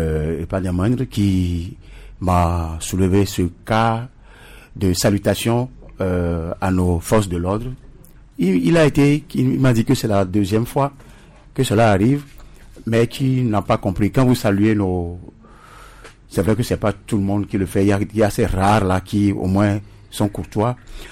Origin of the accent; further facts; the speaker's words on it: Togo; Nous sommes tous des Togolais. Nous sommes tous des Togolais.